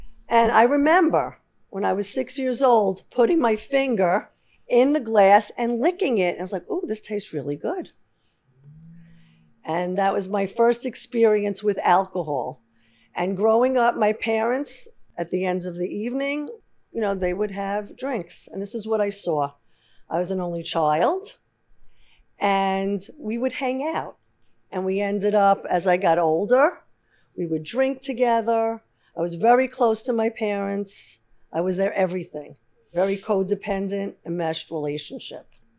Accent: Forest Hills, New York, United States; Growing up in Forest Hills, I would walk to high school and I would actually smoke pot.

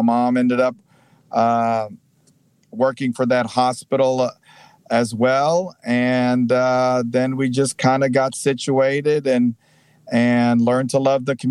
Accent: Cebu City, Central Visayas, Philippines; born there; moved away; I was born in Cebu City, Philippines.

